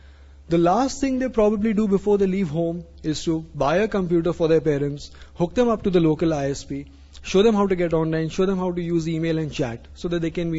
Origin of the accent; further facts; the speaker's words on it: India; just because I'm here from India doesn't mean that this session is going to cover stuff like how to protect yourself from a malicious snake charmer